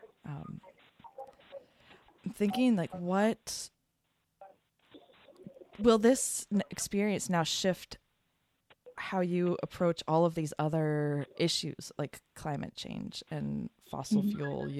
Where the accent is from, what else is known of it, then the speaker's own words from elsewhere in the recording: United States; And it's so tricky as a Westerner, as an American who's been raised in a consumerist culture, to understand what that means